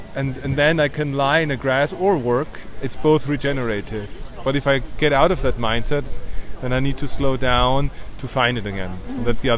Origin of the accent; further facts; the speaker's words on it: Vienna, Austria; English is a second language; I'm from Vienna, and my profession is an ecological macroeconomist